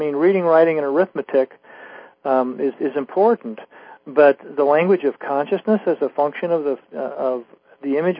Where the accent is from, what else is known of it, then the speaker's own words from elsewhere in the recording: Troy, Ohio, United States; I was involved with the developing public access cable TV in my hometown back in Troy, Ohio